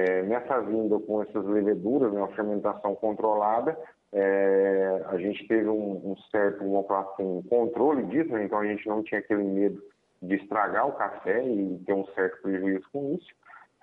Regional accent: Paraná, Brazil; now in Indianópolis, Brazil; A gente é natural do Paraná e a gente já tem mais de 30 anos que mora aqui em Minas, no município de Indianópolis.

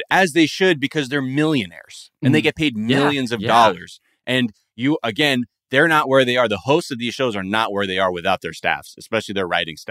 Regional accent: California, United States; I grew up in the Valley, the San Fernando Valley as a kid.

